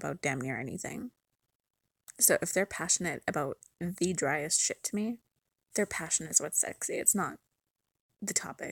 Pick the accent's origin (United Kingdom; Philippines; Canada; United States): Canada; accent: Canadian; So there's some words in here that may or may not bring out my Canadian accent.